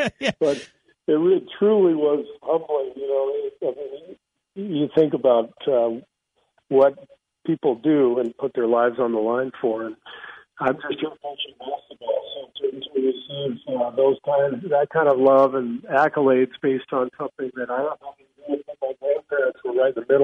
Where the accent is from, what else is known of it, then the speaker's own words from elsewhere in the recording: England, United Kingdom; born there; That's why I was born in England myself.